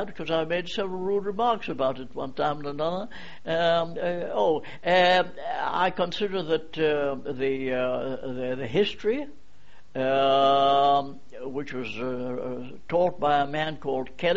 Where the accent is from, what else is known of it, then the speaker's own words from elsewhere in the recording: Gosforth, North East England, United Kingdom; born there; I was born in the Grove in Gosforth, which is an old terrace house built somewhere around about 1854, and it has gardens running down to the cricket field. And I was born on the 26th of August, 1893